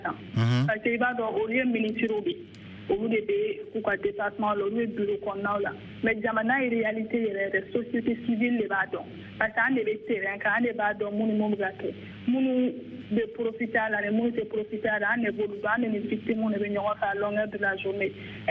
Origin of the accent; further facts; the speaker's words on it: Mali; je suis malienne